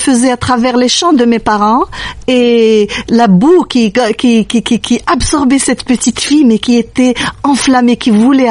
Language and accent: French; Algeria; je suis algérienne, je viens d'une région de Guelma